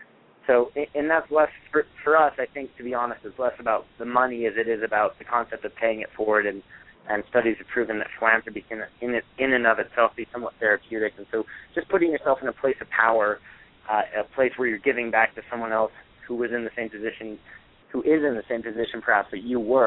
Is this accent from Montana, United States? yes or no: yes; Montana, United States; To me, I grew up in Montana. I think our whole state's like twice as big as the Northeast.